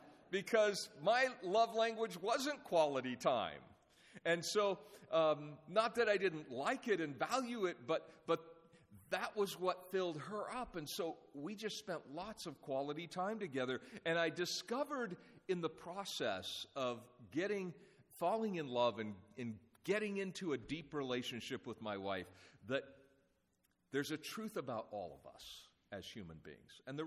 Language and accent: English; Washington, United States; moved away as an adult; I had somehow ended up in Canada, in Alberta, at the college there, even though I was from Northwest Washington State, but I ended up in Canada